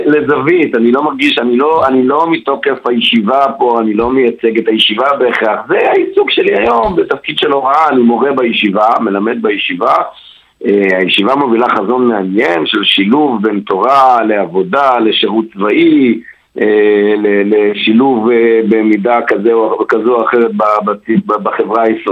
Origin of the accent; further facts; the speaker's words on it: Bnei Brak, Tel Aviv District, Israel; אני גדלתי בבני ברק, למדתי בישיבת פונוביץ' ובעוד ישיבות